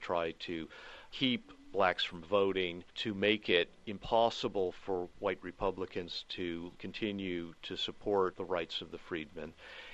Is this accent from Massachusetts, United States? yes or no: yes; Massachusetts, United States; born there; Well, I live in Virginia. I was born in Massachusetts, so what does that make me? I guess a carpetbagger, right?